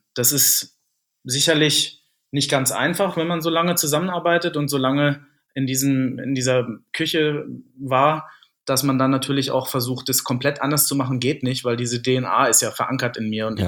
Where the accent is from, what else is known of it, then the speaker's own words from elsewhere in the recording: Lower Saxony, Germany; Ich komme aus Niedersachsen.